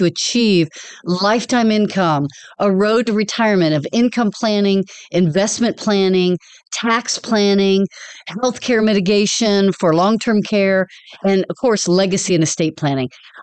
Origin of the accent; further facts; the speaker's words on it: Dallas, Texas, United States; I grew up in Dallas. My kids were born in Denton.